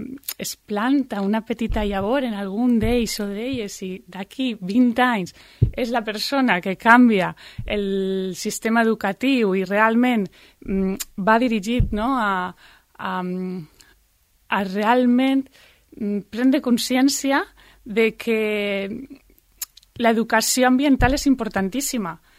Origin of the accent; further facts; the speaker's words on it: Valencian Community, Spain; also born or lived in Balearic Islands; jo soc valenciana i quan vaig arribar a les Illes vas veure aquesta consciència mediambiental molt forta i molt integrada.